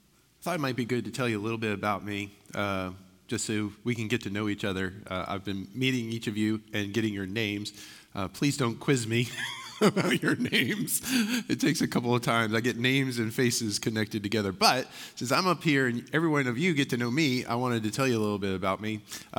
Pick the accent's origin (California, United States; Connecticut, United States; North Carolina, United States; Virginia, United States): Virginia, United States; also born or lived in Philadelphia / Manchester, England / New Jersey / Houston, Texas; I was born in Philadelphia, then we moved to Virginia, then we moved to Manchester, England, then we moved back to New Jersey, then we moved to Houston, Texas, then we moved to Northern New Jersey, then we moved to Northern Virginia